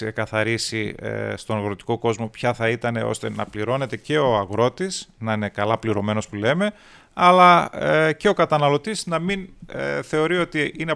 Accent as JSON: {"language": "Greek", "country": "Germany", "tie": "born or raised there", "said": "Εγώ που γεννήθηκα, μεγάλωσα στη Γερμανία"}